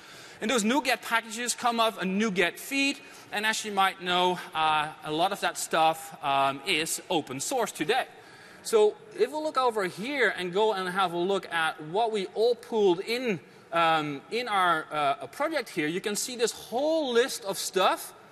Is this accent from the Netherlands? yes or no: yes; Netherlands; English is a second language; I come from the Netherlands.